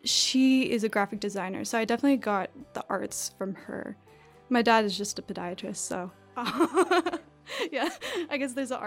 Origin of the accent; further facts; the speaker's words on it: Virginia, United States; I'm from Nova, which I feel like a lot of VCU students are from.